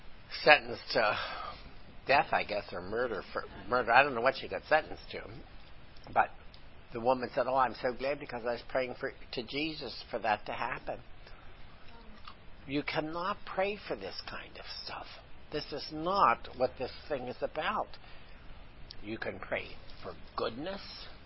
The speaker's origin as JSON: {"language": "English", "region": "Pennsylvania", "country": "United States", "tie": "born or raised there", "said": "You see, in the area that I grew up in Pennsylvania, you must never think too much of yourself."}